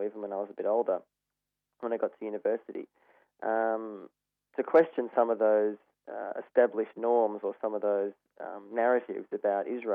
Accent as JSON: {"language": "English", "town": "Melbourne", "region": "Victoria", "country": "Australia", "tie": "born there", "said": "I'm 34, and I was born in Melbourne in 1974. And my parents are both born in Melbourne during the Second World War. So they're Australian-born."}